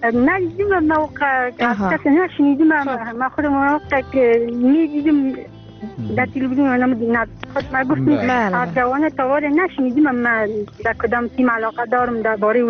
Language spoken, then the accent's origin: Persian; Afghanistan; چون در همه ما افغان هستیم،